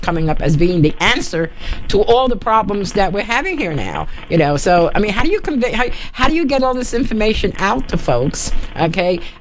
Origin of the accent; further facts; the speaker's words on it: New York, United States; Now, I'm a lesbian, Puerto Rican, from New York, you know, who's come south, you know. I was born on the Lower East Side around the Jewish tradition, okay. Then we moved to Brooklyn, and I was with the Irish and the Italian